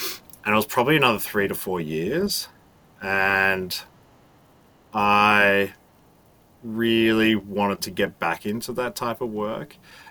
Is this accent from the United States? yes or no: no; Australia; I grew up in Australia where we build networks, but we use them as a last resort.